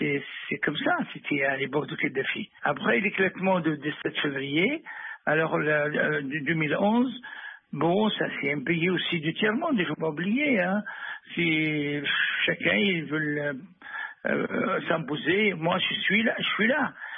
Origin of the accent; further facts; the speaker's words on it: Benghazi, Libya; French is a second language; moi je suis à Albeza. Vous m'avez téléphoné, je suis à Albeza actuellement. Mais je suis de Benghazi.